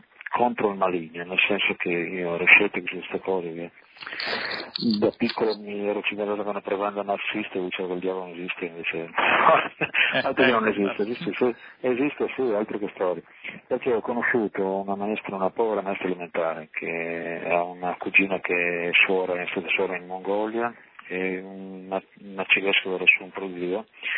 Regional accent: Piedmont, Italy; vengo da Monferrato, in Murisago, da noi ci sono tante chiese, e abito pure sempre vicino a Castelnuovo Don Bosco

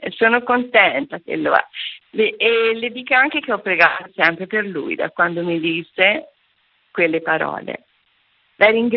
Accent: Villa Basilica, Tuscany, Italy; io sono di Villa Basilica

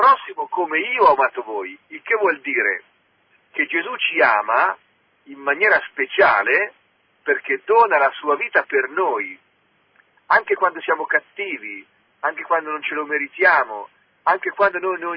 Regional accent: Umbria, Italy; io sono umbro e adesso faccio il vescovo in una città della Toscana, quindi una nuova regione, un nuovo contesto

